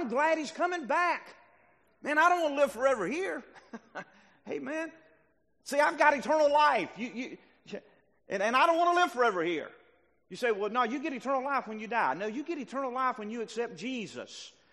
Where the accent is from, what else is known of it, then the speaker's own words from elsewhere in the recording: Deep South, United States; That's okay. I'm from Deep South. Gooder than good.